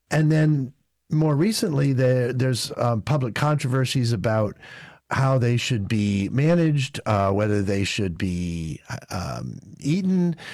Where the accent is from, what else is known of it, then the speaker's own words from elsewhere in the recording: Grand Island, New York, United States; I was born in New York State. I grew up rurally in a small town called Grand Island, New York, in the river, in the Niagara River, above Niagara Falls, and went to college in New York, but also grew up in other places.